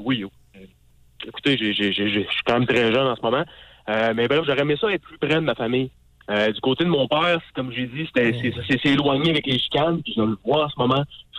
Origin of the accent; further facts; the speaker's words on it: Sainte-Foy, Quebec, Canada; born there; Je suis né à Sainte-Foy-Cap-Rouge dans une famille quand même bien aisée.